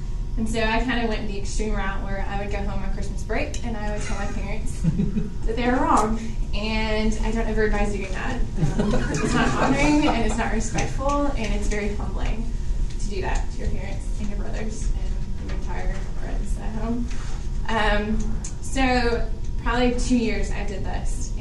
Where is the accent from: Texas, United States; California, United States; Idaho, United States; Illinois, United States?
Illinois, United States; And I'm from Illinois, and there's not many people that are like that there.